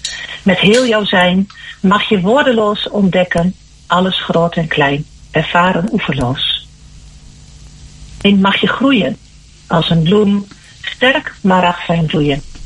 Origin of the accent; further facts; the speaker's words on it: Haaksbergen, Overijssel, Netherlands; also born or lived in Velp; Ik ben geboren in Velp. En groeide vanaf mijn 3e levensjaar op in Haaksbergen.